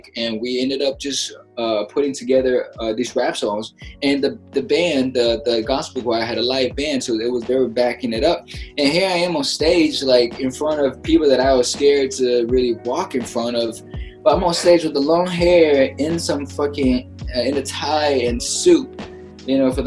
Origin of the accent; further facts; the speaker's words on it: United States; dealing with this teenage period as a Chinese boy growing up in America